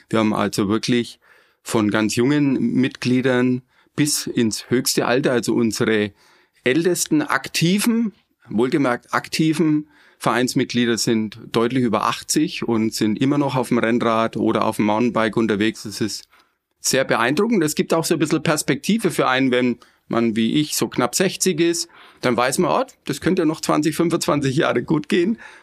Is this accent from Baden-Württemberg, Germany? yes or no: no; Nuremberg, Bavaria, Germany; moved away as an adult; now in Regensburg, Germany; Gebürtig bin ich ein Franke und komme aus Nürnberg, aber ich wohne seit über 20 Jahren in Regensburg und bin hier schon ziemlich heimisch geworden.